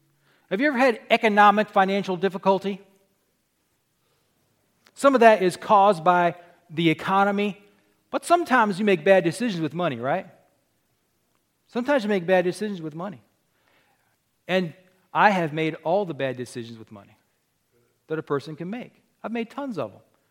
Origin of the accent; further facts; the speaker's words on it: United States; I'm an American for crying out loud.